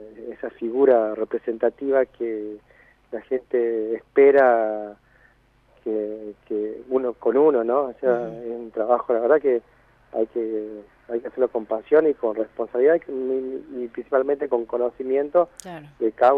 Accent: Humahuaca, Jujuy, Argentina; Sí, soy de Humahuaca.

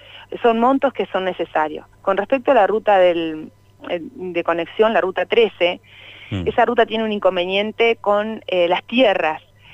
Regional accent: Patagonia, Argentina; Soy de Patagonia

